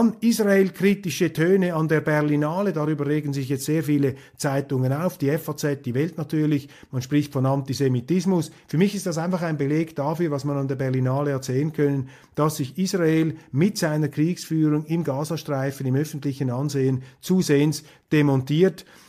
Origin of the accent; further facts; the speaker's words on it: Switzerland; Als Schweizer, als bodenständiger Eidgenosse stehe ich solchen Überbauinstitutionen naturgemäß etwas kritisch gegenüber.